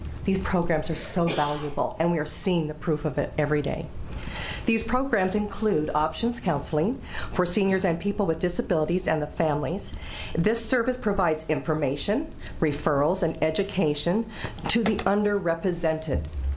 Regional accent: Salem, Oregon, United States; For the record … I am from Salem.

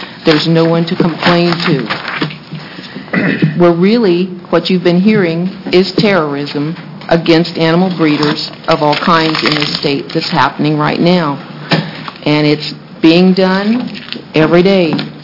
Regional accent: Oregon, United States; from Columbia County.

